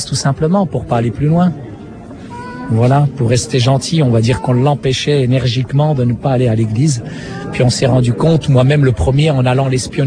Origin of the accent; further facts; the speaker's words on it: Morocco; au Maroc, il y a une forte communauté marocaine chrétienne encore aujourd'hui. Je pense que la même histoire aurait pu m'arriver aussi dans mon pays d'origine